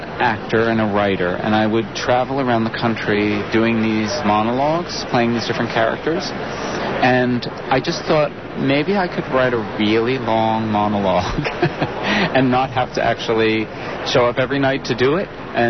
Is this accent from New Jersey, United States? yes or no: yes; New Jersey, United States; And I come from New Jersey, so it seemed like a logical setting to set it in New Jersey.